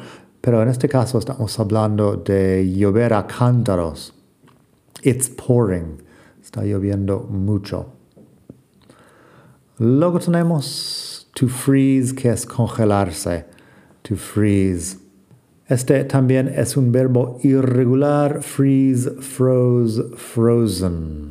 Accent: Arizona, United States; Crecí en el desierto en Arizona y hacía mucho calor y seco en verano.

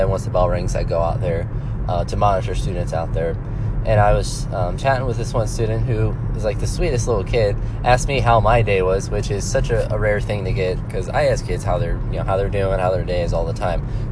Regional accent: Ohio, United States; Where I grew up in Northeast Ohio, 3 to 5 inches

